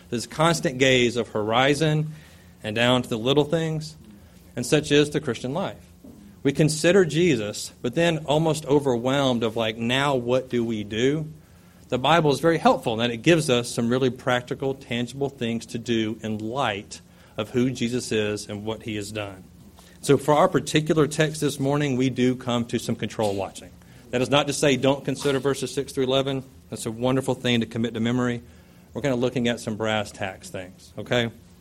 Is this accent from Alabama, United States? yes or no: yes; Fort Rucker, Alabama, United States; also born or lived in Orlando; I grew up in Fort Rucker, Alabama.